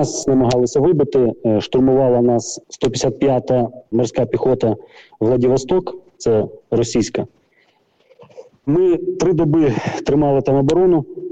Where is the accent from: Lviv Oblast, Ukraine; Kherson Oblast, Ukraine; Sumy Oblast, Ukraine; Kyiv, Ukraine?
Kherson Oblast, Ukraine; Kherson; moved away as an adult; я сам з Херсона, з міста Героя Херсон.